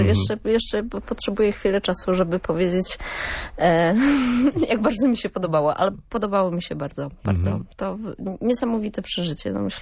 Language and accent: Polish; Gdynia, Pomeranian Voivodeship, Poland; Gdynianka, rodowita.